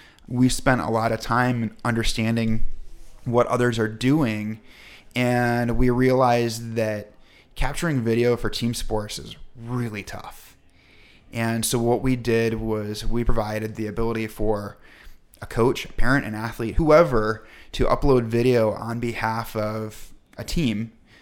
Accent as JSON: {"language": "English", "region": "Midwest", "country": "United States", "tie": "born or raised there", "lives_now": "Colorado, United States", "said": "because I grew up in the Midwest, I perform better when I look down and see my reflection in the surface I'm standing on, which we don't see that often in Colorado."}